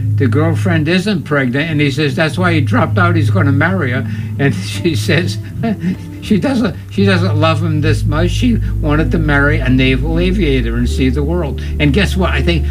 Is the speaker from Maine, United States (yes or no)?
no; Tiverton, Rhode Island, United States; I came from Tiverton, Rhode Island.